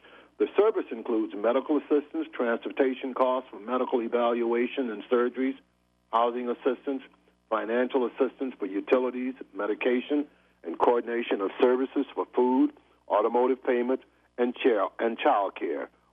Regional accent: Gulfport, Mississippi, United States; I grew up Methodist in Gulfport, Mississippi. Went to Raleigh Chapel Methodist Church

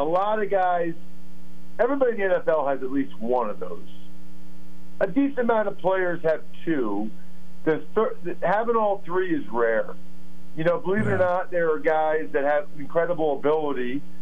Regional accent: Reading, Pennsylvania, United States; You know, I'm from the Reading area, so

